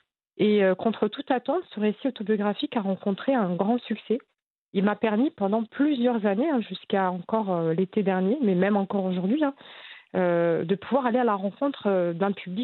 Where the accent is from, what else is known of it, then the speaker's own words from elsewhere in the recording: Romans-sur-Isère, Auvergne-Rhône-Alpes, France; born there; Je suis née à Romans-sur-Isère en juin 84.